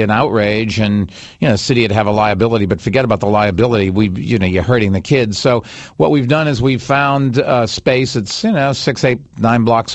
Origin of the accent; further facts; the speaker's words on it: Boston, Massachusetts, United States; Larry, I grew up in Boston where, believe this or not, people...